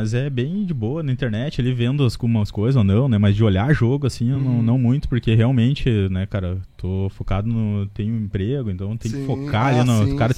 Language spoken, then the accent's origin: Portuguese; Novo Hamburgo, Rio Grande do Sul, Brazil; Eu sou de Novo Hamburgo.